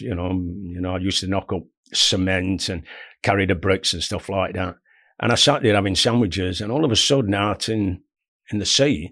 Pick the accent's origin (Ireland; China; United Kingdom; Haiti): United Kingdom; Sheffield, Yorkshire and the Humber; I was born in Sheffield and I grew up in a place in Sheffield called Attercliffe Darnell.